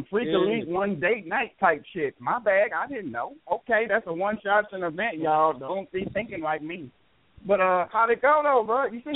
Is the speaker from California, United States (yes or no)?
no; Minneapolis, Minnesota, United States; But everybody, as soon as I was like, I'm from Minneapolis, St. Paul, boom, boom, boom, everybody turning.